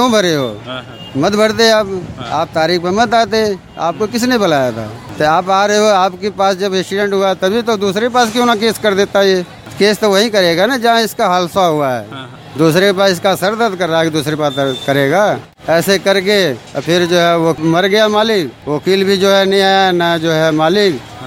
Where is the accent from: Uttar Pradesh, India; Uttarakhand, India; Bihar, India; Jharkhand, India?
Uttar Pradesh, India; Azamgarh; moved away as an adult; now in Delhi, India; आजमगढ़ के हैं।